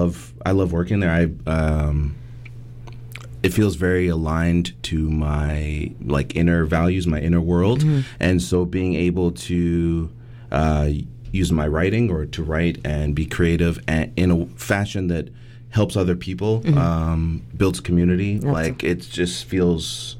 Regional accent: New Westminster, British Columbia, Canada; Surrey's awesome, too, but New West is my hometown.

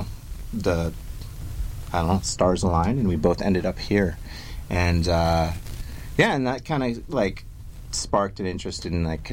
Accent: Saskatchewan, Canada; I'm originally from Saskatchewan.

